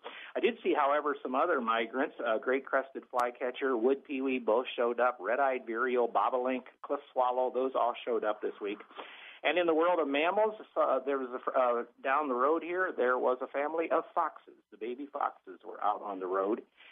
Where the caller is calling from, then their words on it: Minnesota, United States; I'm calling from the Twin Cities area, and down here, it is raining continuously